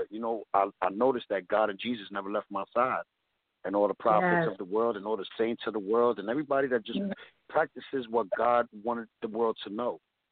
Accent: Bronx, New York, United States; We're from the Bronx. We're born and raised in the Bronx and the five boroughs.

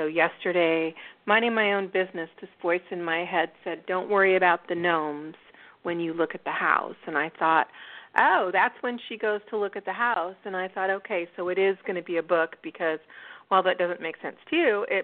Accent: Burbank, California, United States; And I grew up in the San Fernando Valley. I grew up in Burbank in the Valley.

